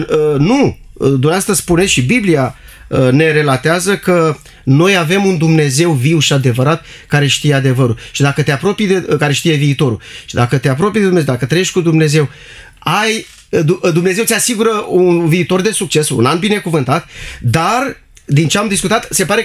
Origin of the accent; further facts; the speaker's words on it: Romania; born there; ne-am născut în România și chiar dacă trăim departe